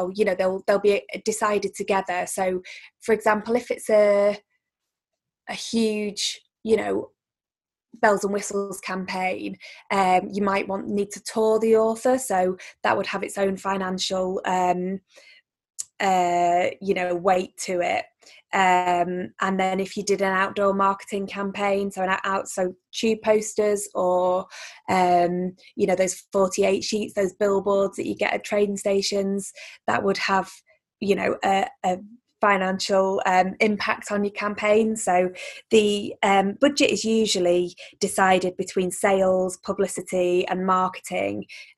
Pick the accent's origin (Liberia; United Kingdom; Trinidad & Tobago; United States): United Kingdom; Stalybridge, North West England; So I'm from Staleybridge, which is about 8 miles outside of Manchester.